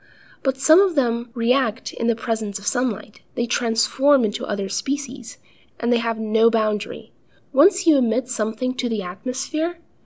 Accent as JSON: {"language": "English", "town": "Manila", "region": "Metro Manila", "country": "Philippines", "tie": "born or raised there", "said": "I grew up in the Philippines, in Manila, and Manila is a very, very polluted city. It's one of the worst megacities."}